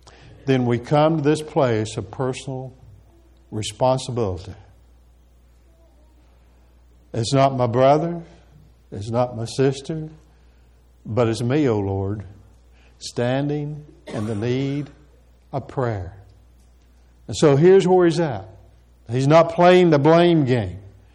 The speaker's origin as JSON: {"language": "English", "region": "Tennessee", "country": "United States", "tie": "born or raised there", "said": "I grew up here in East Tennessee. Growing up in East Tennessee, you know what, you know, Tennessee football is all about and everything like that."}